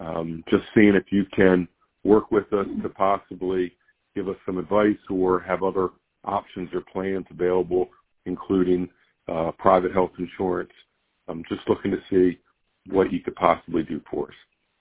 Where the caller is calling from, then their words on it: Middletown, Pennsylvania, United States; I'm calling from Middletown here in Central PA